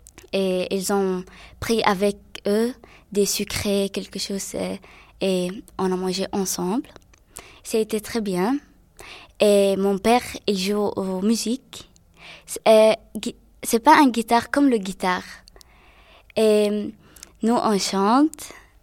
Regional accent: Syria; French is a second language; now in Belgium; J'ai 14 ans. Ça fait 2 ans que je suis ici en Belgique. Je viens de Syrie.

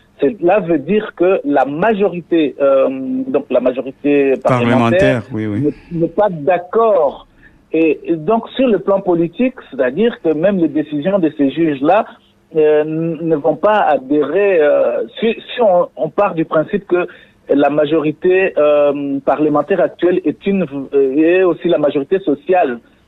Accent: DR Congo; En tant que Congolais, nous savons comment ça se passe.

